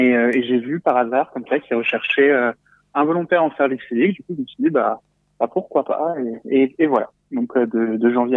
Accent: Romorantin, Centre-Val de Loire, France; j'ai 23 ans, je suis de Romorantin.

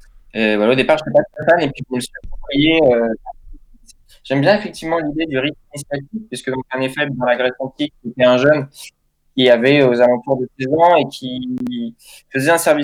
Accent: Tours, Centre-Val de Loire, France; je viens de Tours et je fais de la musique chantée en français

